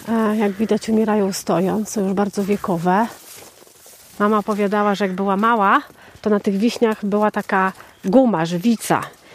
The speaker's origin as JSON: {"language": "Polish", "town": "Lublin", "region": "Lublin Voivodeship", "country": "Poland", "tie": "born there", "said": "Ja się urodziłam w Lublinie, natomiast jako małe dziecko mnie strasznie to miejsce zawsze, tak powiem, kręciło."}